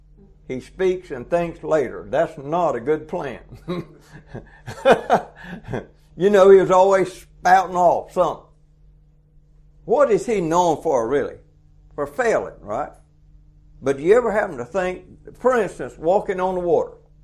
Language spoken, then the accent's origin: English; Georgia, United States; well, I'm from South Georgia. I just figured it was a bunch of woods.